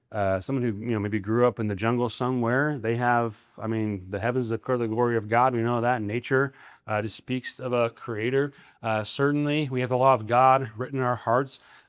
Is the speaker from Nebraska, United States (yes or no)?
yes; Nebraska, United States; I grew up in Nebraska.